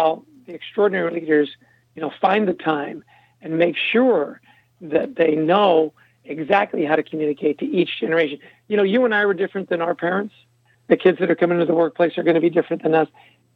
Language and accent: English; Canada; or I'm Canadian, we would say Gen Z.